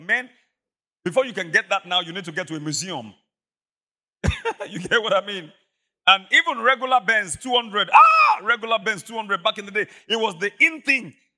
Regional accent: Ibadan, Oyo, Nigeria; I remember growing up in Mokola back in the day

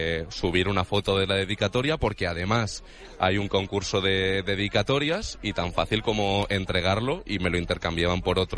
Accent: Vargas, Cantabria, Spain; No sé si parezco ya … hablando de mi pueblo de Cantabria

